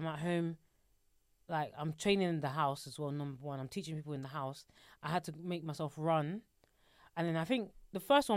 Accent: London, United Kingdom; To be fair, I used to run like around Finsbury Park because I grew up in Finsbury Park.

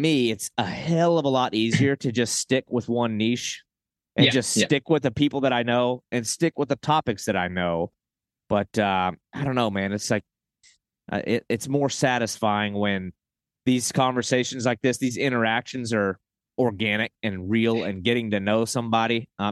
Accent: the South, United States; I want to go on record and say, I'm from the South.

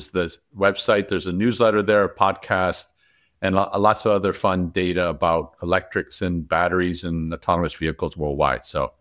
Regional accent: Michigan, United States; It feels so good for years growing up in Michigan

